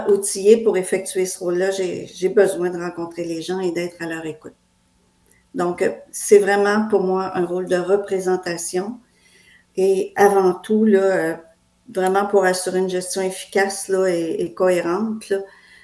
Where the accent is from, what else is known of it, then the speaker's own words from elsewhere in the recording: Quebec, Canada; je suis originaire pour moi de la Côte-Nord, même si je demeure actuellement en Haute-Côte-Nord.